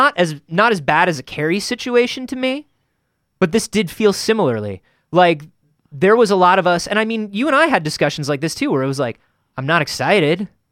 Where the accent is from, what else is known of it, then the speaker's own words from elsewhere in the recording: Florida, United States; I grew up in Florida. I have family in Louisiana, Alabama, like every.